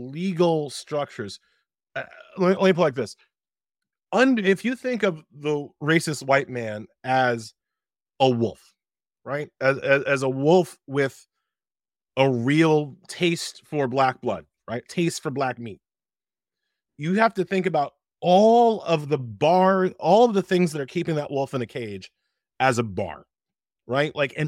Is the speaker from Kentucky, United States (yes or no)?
no; Queens, New York, United States; born there; my father's an immigrant, he's from Haiti, but, you know, I was born in Queens.